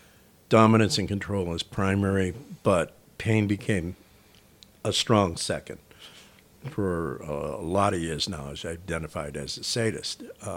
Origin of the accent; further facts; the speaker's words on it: Boston, Massachusetts, United States; moved away as an adult; now in San Francisco, United States; I was born in the Boston area, spent 40 years there.